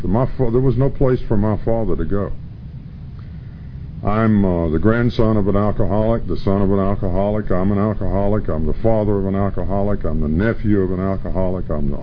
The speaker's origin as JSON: {"language": "English", "region": "North Carolina", "country": "United States", "tie": "born or raised there", "said": "probably 45 or 50 years ago in my home state of North Carolina"}